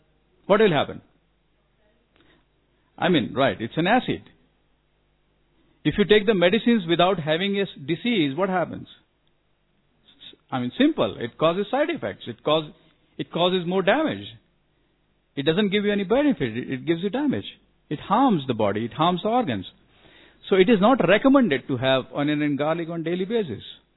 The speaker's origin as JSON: {"language": "English", "town": "Ahmedabad", "region": "Gujarat", "country": "India", "said": "I'm fortunately from Gujarat, Ahmedabad, which is a dry state."}